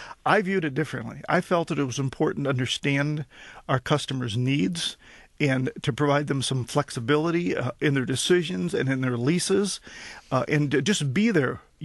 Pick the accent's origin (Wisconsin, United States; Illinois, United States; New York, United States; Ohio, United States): Illinois, United States; Granite City; Yes, I grew up in Granite City, Illinois, which is across the river from St. Louis, Missouri. It's a steel mill town